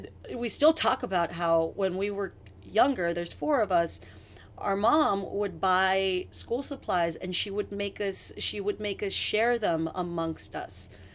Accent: San Juan, Texas, United States; I was born in San Juan, Texas, which is a little tiny town outside of McAllen, Texas, which is the big city for me growing up.

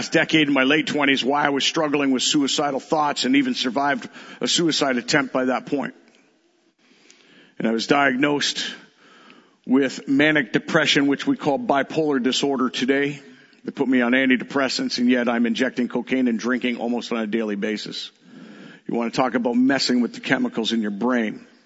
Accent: London, Ontario, Canada; born there; I was born in London, Ontario, the day

